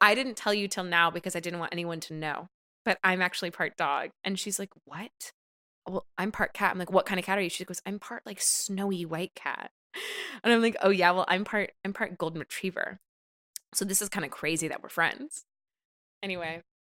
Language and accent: English; Salt Lake City, Utah, United States; Growing up in Salt Lake City, Utah for the first 5 years of my life.